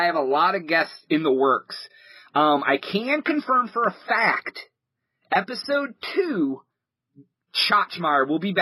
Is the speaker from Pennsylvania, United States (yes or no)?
no; Ohio, United States; now in Texas, United States; We are originally from Ohio, but TNT lives in Florida, and I live in Texas.